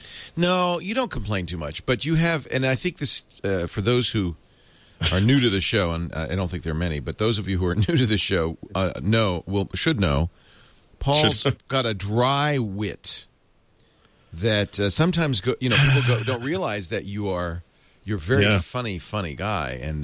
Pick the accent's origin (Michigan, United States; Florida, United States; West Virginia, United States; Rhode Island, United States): Rhode Island, United States; Providence; Yeah, water bubbler. I grew up in Providence. I understand the Bostonian.